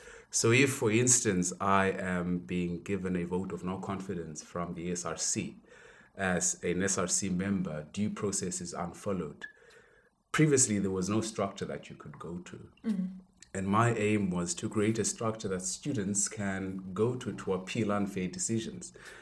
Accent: Johannesburg, Gauteng, South Africa; also born or lived in KwaZulu-Natal; Well, I grew up in Joburg. I did my primary school in Joburg. And then I went to KZN to do my high school.

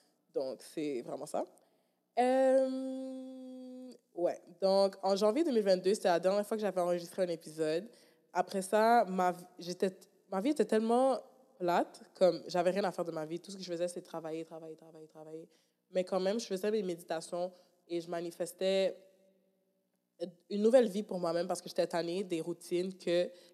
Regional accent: Montreal, Quebec, Canada; Parce que je viens de Montréal

